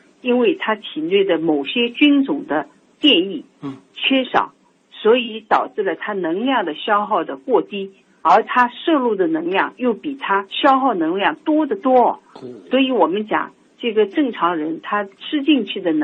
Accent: Shanghai, China; 我们上海人吃饭以往哦，就是做菜

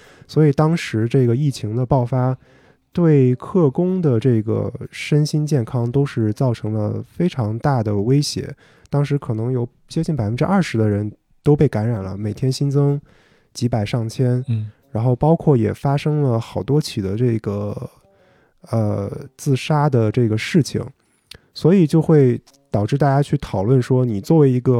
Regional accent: China; now in Singapore; 我们中国来的华人

